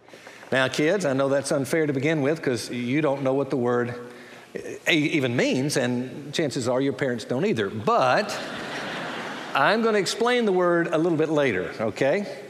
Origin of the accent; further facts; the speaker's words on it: Alabama, United States; I was 13 years of age. I grew up in the North Alabama region, and in that area, there were various rock quarries